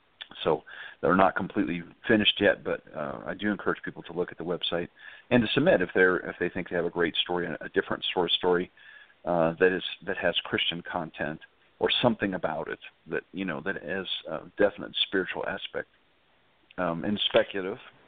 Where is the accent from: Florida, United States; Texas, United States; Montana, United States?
Montana, United States; I grew up in Montana and saw a couple bears when I was young.